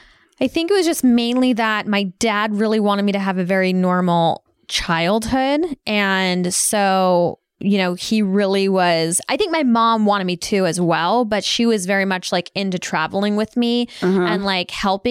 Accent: Valencia, California, United States; I worked in Valencia Mall because I grew up in Valencia, California.

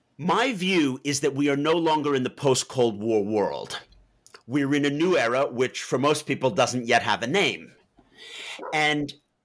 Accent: Manhattan, New York, United States; I'm from Manhattan, and I was studying biology and chemistry at a small liberal arts college in Massachusetts

